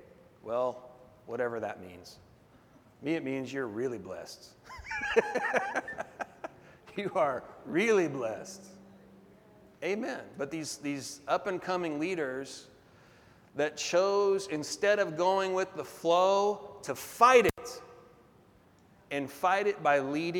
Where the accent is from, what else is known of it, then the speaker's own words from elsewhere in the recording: Portland, Oregon, United States; born there; I was born over there in North Portland, right in the middle of it.